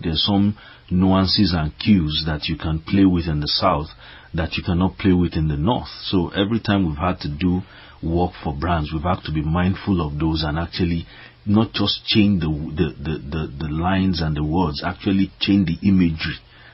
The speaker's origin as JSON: {"language": "English", "country": "Nigeria", "tie": "born or raised there", "said": "I grew up in Nigeria"}